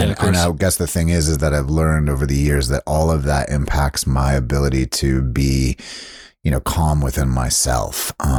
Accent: Southern United States, United States; we come from the South as well, my family, and he loved it.

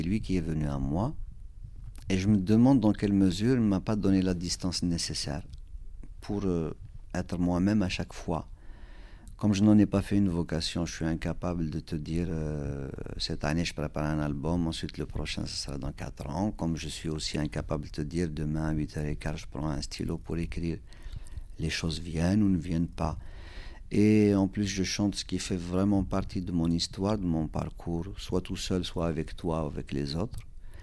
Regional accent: Kabylie, Algeria; first language Kabyle; French is a second language; D'abord, la Kabylie, c'est une région de l'Algérie. Donc, il se trouve que c'est ma région natale et que c'est une région qui a une personnalité particulière dans la mesure où la langue qui est parlée est différente de la langue officielle

